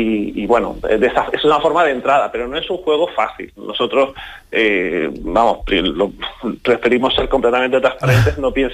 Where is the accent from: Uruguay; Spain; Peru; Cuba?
Spain; Canary Islands; para mí como canario es como, ¿pero qué me estás contando?